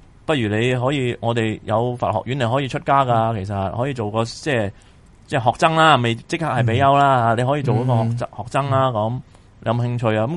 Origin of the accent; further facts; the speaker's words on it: China; 一般人，我哋中国人都有个咁样嘅印象咯